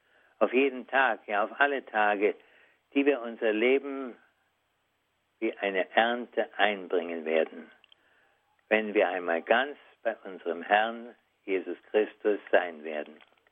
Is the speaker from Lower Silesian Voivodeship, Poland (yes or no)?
yes; Wrocław, Lower Silesian Voivodeship, Poland; moved away; durch die Straßen meiner Heimatstadt Breslau ging. Also war ich im Traum ungefähr 10 bis 14 Jahre alt, denn 1945 mussten wir fliehen.